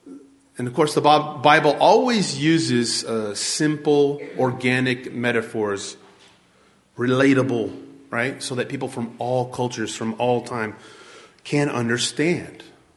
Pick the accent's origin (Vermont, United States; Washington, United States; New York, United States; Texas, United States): Texas, United States; Alpine; I remember one time when I was a kid growing up in Alpine, Texas